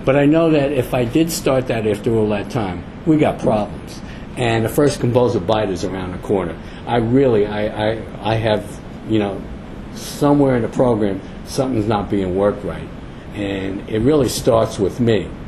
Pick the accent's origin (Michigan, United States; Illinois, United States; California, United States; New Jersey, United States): New Jersey, United States; Bayonne; I moved back to my hometown, Bayonne